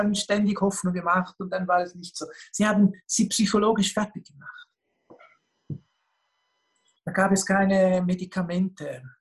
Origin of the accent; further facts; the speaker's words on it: Switzerland; Ich bin aufgewachsen in der Schweiz.